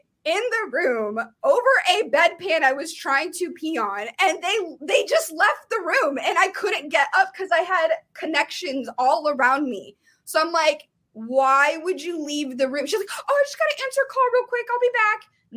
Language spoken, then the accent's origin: English; San Antonio, Texas, United States; And I'm from San Antonio.